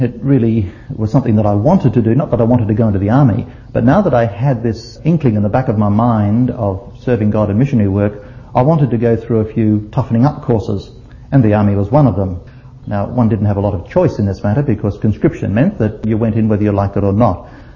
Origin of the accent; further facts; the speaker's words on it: Cannon Hill, Queensland, Australia; I was from Cannon Hill, Gay was from Wynnum.